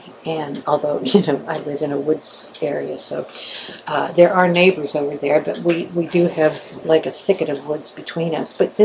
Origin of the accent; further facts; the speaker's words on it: Midwest, United States; now in Wilmington, United States; I grew up in the Midwest, where we knew from snow. I grew up learning how to drive on ice and snow.